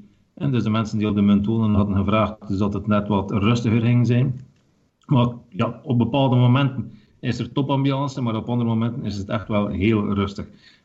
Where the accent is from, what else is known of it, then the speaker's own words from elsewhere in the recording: Roeselare, West Flanders, Belgium; also born or lived in Ghent; Geboren en getogen in Roeselaren, al wel technisch geboren in Gent. En een fijne jeugd gehad in Gent als student, maar voor de rest Roeselaar in hart en nieren.